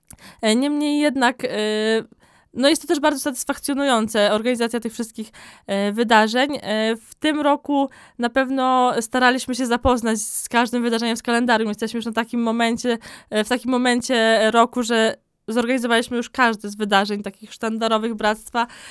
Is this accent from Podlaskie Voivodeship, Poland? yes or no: yes; Krywiatycze, Podlaskie Voivodeship, Poland; Pochodzę z miejscowości Krywiatycza, która znajduje się w gminie Orla.